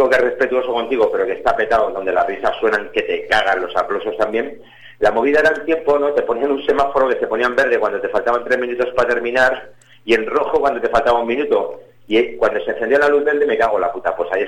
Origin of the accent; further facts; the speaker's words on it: Madrid, Community of Madrid, Spain; Yo es que soy de barrio, soy de Hortaleza